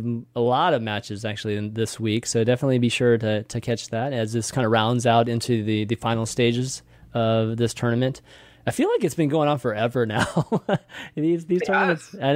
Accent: Austin, Texas, United States; You know, I'm from Austin. I know exactly.

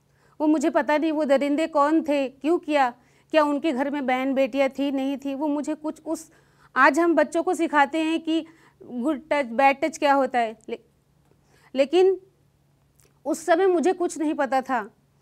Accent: Uttar Pradesh, India; born there; मेरा जन्म 1982 में उत्तर प्रदेश में हुआ था।

